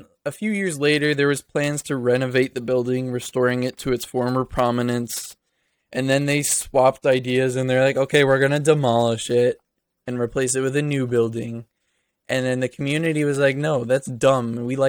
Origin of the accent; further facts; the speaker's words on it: Milford, New Jersey, United States; So it's very close to my hometown in Milford, New Jersey.